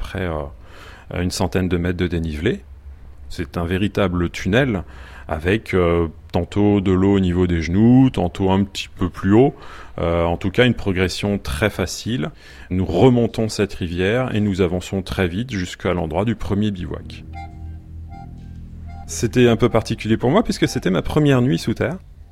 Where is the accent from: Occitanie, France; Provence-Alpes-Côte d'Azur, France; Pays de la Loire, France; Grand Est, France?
Occitanie, France; Gramat; j'ai 39 ans. J'ai grandi dans le Lot, à Gramat, une petite commune, non loin de Rocamadour et du gouffre de Padirac.